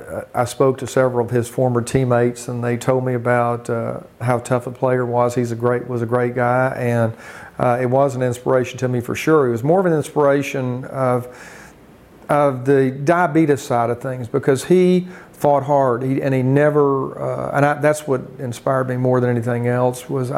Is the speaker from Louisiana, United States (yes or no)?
no; Hot Springs, Arkansas, United States; also born or lived in Desark; I moved from Hot Springs, Arkansas, to a little town in eastern Arkansas called Desark, Arkansas.